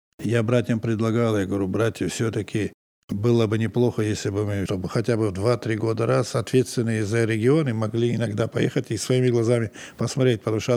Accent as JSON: {"language": "Russian", "country": "Russia", "said": "им было тоже приятно, что я вот осетин"}